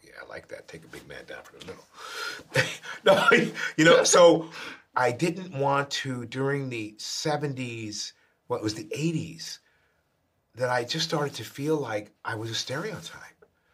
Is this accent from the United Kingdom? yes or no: no; New York, United States; I always thought that tough guy came from my growing up in New York until I went back to Naples, Italy and realized, oh.